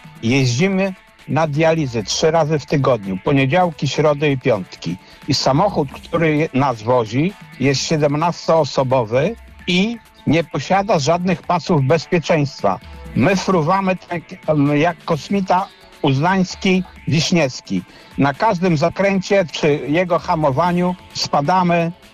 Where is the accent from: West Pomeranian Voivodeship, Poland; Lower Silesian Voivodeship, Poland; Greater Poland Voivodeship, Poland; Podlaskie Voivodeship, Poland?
West Pomeranian Voivodeship, Poland; Turze; Pochodzę z wioski Turze przy Pyrzycach.